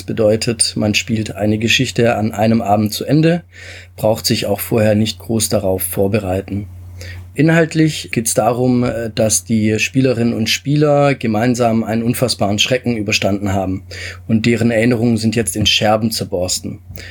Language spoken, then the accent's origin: German; Stuttgart, Baden-Württemberg, Germany; lebe und bin aufgewachsen in Stuttgart und Umgebung, komme ursprünglich aus Italien